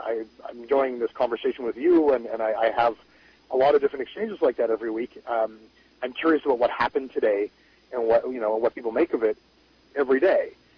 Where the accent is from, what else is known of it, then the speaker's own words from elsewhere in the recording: Canada; in Canada is a smaller country, and I am Canadian